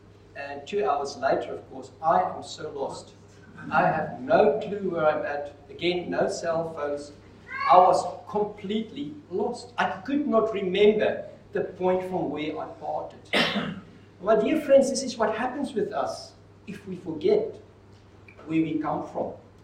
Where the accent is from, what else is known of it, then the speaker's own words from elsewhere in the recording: Kroonstad, Free State, South Africa; I'm coming from Kroonstad, studied in Bloemfontein.